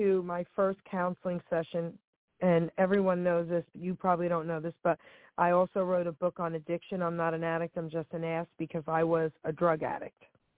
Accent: Long Island City, New York, United States; So I grew up in Long Island City with both families, with my surroundings.

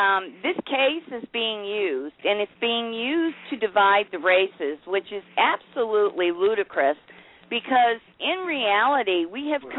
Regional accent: United States; I am an American.

